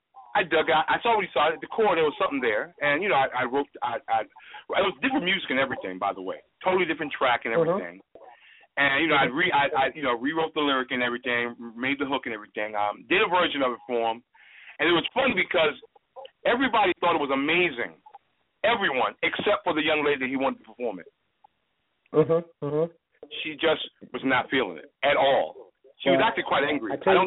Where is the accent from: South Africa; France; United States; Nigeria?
United States; Norfolk, Virginia; also born or lived in Portsmouth; now in New York, United States; I was born and raised in Virginia. Born in Portsmouth, raised in Norfolk. Now I live in New York. I'm out in Queens.